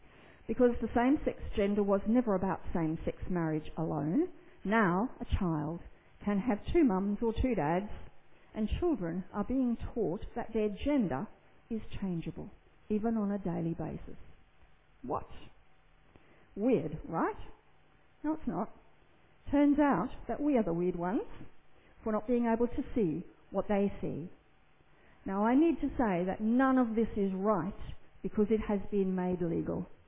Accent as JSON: {"language": "English", "country": "Australia", "said": "And we're not, but we are Australian, just as they are."}